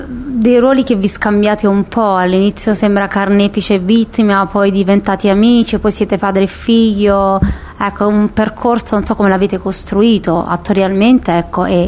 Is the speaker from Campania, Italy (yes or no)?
yes; Naples, Campania, Italy; now in Rome, Italy; da napoletana che vive a Roma.